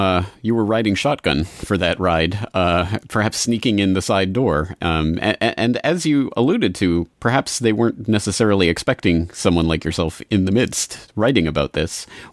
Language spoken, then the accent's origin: English; Calgary, Alberta, Canada; I am from Calgary.